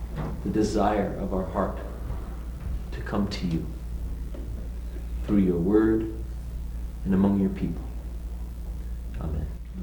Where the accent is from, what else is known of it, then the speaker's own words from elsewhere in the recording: the South, United States; You'll have to forgive me. I'm from the South, and I'm just now starting to warm up a little bit